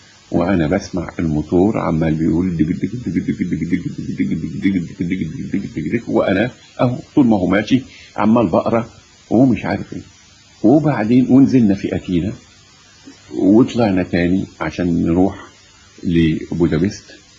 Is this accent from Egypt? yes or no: yes; Egypt; فهموا ان انا عاوز ان انا مصري وان انا عاوز الامباسادور بتاعي السفير اكلمه